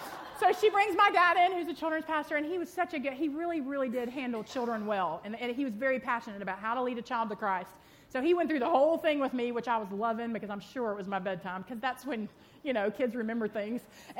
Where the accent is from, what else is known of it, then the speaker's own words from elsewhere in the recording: Lynchburg, Virginia, United States; So I grew up in Lynchburg, Virginia, and my dad was a children's pastor there.